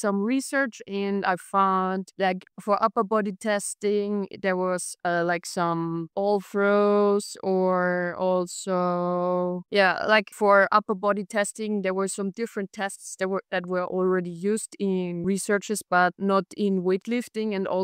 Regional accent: Austria; I'm from Austria and I'm working as a sports scientist and athletic coach in soccer academy in Austria.

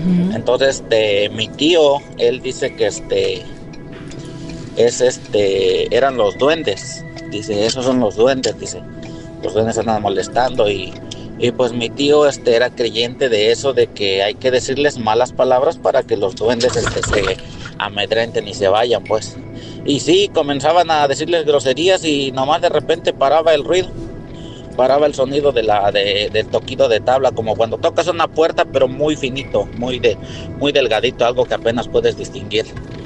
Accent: Zacualpan, Veracruz, Mexico; also born or lived in State of Mexico; now in United States; parte de mi niñez la viví en Veracruz. Nosotros somos de un lugar que se llama Zacualpan, Veracruz, es allá por las montañas, colindando con Hidalgo.

